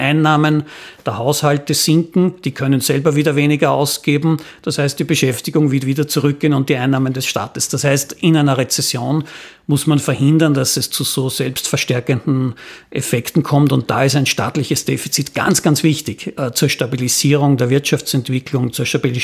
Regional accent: Upper Austria, Austria; Dem österreichischen Staat gehört der Attersee. Wie viel ist der Attersee wert? Ja, ich würde sagen, ganz viel, weil ich komme selber aus der Gegend.

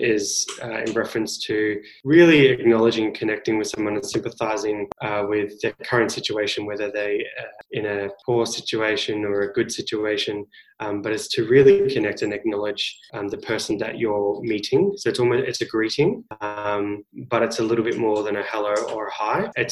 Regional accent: Australia; Funny, it should be an easy one considering I am an Australian.

